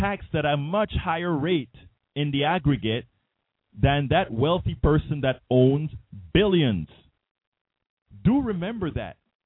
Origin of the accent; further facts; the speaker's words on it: Panama; soy de Panama, ese es mi, el país de mi nacimiento, I'm from Panama.